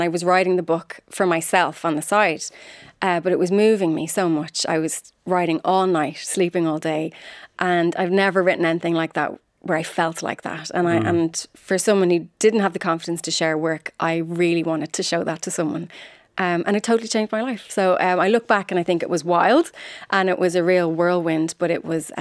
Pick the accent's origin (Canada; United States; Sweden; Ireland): Ireland; Like, it's in our blood as Irish people, I think.